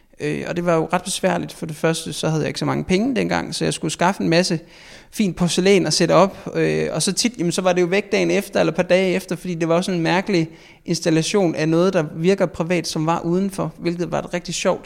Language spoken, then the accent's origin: Danish; Aarhus, Central Denmark Region, Denmark; som aarhusianer, så vil jeg aldrig kunne komme til at få her i byen en større cadeau